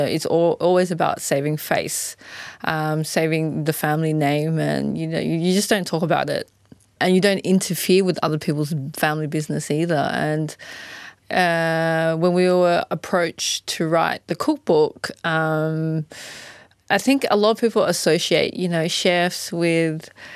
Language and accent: English; Australia; I grew up in Australia